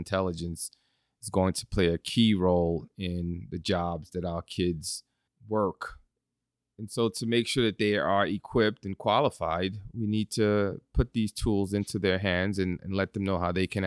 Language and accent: English; Bronx, New York, United States; I love playing basketball. And so growing up in the Bronx, I played a lot of basketball, and basketball took me around the country.